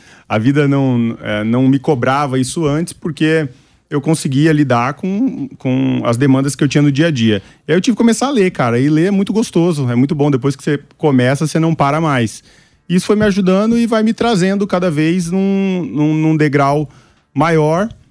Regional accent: Mato Grosso, Brazil; also born or lived in Pará; Sou mato-grossense de criação e coração.

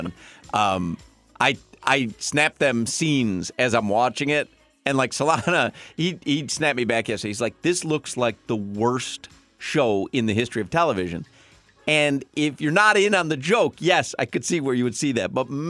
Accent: France; I am from France.

